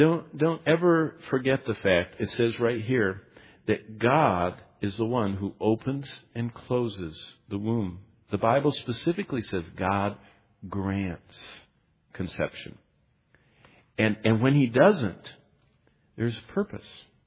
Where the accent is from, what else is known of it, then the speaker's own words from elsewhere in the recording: East Lansing, Michigan, United States; I'm from East Lansing, Michigan.